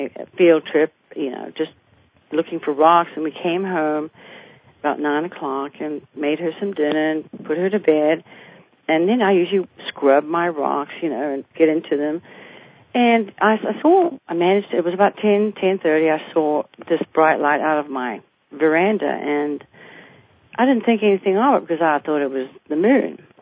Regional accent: South Africa; also born or lived in Houston; now in United States; I'm from South Africa originally, and I moved over to America 30 years ago and settled in Houston for 17 years.

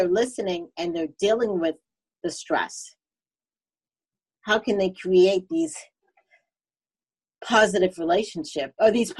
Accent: South Carolina, United States; Yeah, I know. I'm from South Carolina.

